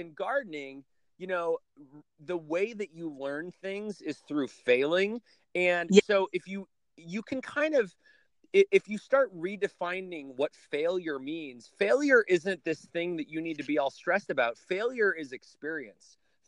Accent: Nebraska, United States; now in Los Angeles, United States; So I'm originally from Nebraska, and usually bands in the Midwest.

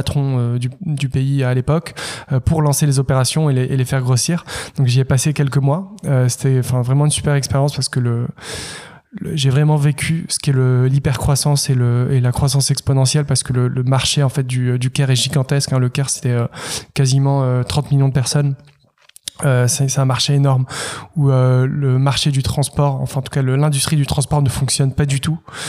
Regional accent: Casablanca, Casablanca-Settat, Morocco; moved away as an adult; now in Paris, France; j'ai 35 ans. J'ai grandi à Casablanca au Maroc, j'ai fait mon lycée là-bas. J'ai passé toute mon enfance et mon adolescence et je suis arrivé à Paris pour faire mes études.

